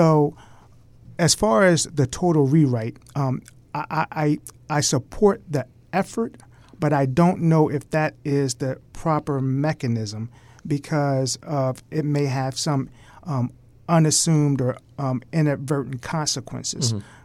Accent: Wilmington, Delaware, United States; I grew up in Northeast Wilmington, and when I was 18 years old, I was arrested and convicted of a felony drug offense.

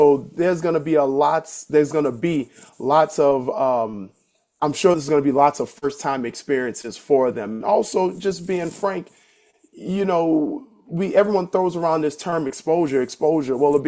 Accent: New Orleans, Louisiana, United States; To be frank, when I was growing up in New Orleans, the all of the cool people, everyone that we idolized, were not necessarily like the athletes and the rock stars.

